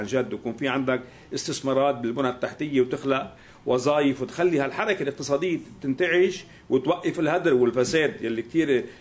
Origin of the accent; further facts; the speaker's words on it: South Governorate, Lebanon; أنا ابن الجنوب وبعرف أن حزب الله أولاد حزب الله، هني أولاد ضيعتي أولاد الضيعة القريبة لنا